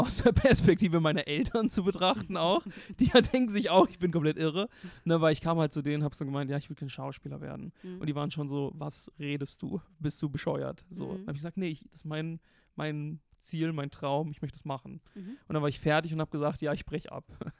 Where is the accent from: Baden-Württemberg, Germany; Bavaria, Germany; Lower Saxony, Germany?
Baden-Württemberg, Germany; Karlsruhe; now in Berlin, Germany; konträr war zu dem Karlsruhe, was ich so kannte, wo ich aufgewachsen bin.